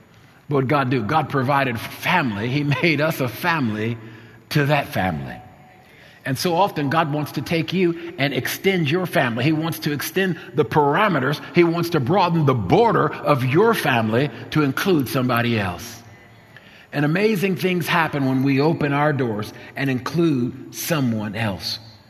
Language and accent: English; New Jersey, United States; also born or lived in Virginia; I'm from New Jersey, but I'd come here from Virginia.